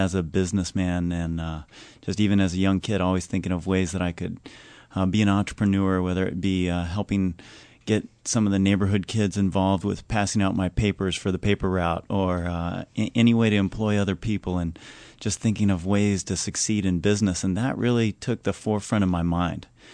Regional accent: Columbia, Missouri, United States; Grew up in Columbia, Missouri.

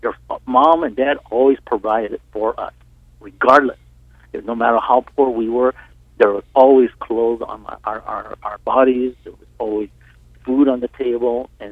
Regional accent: California, United States; now in Hawaii, United States; I was raised primarily in California, and I was not raised in a Christian home.

